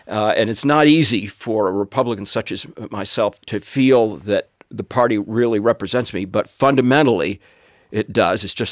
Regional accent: Peterborough, New Hampshire, United States; My hometown of Peterborough, one town south, suburban, wealthy.

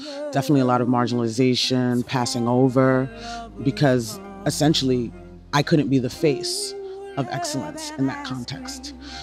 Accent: Brooklyn, New York, United States; I'm from Brooklyn, New York, but my roots are in the South.

